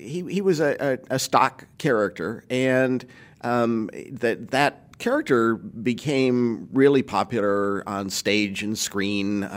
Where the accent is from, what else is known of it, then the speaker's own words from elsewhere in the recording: Charlotte, North Carolina, United States; the extreme segregation that I grew up with in the South, the separate waiting rooms in the train stations, first ones in Charlotte are in 1896.